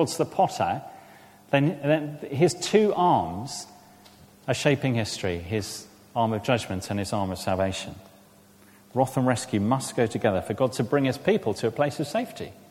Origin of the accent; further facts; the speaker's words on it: United Kingdom; I know we're British